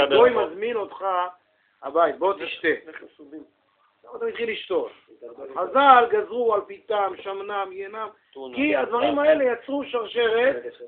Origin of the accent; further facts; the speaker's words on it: Central District, Israel; אני בא מעיר כמו לוד, כמו רמלה